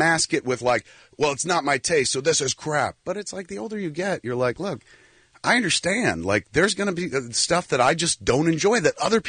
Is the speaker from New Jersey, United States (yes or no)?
yes; New Jersey, United States; I'm pretty liberal. But, I come from Jersey where there are lots of swamps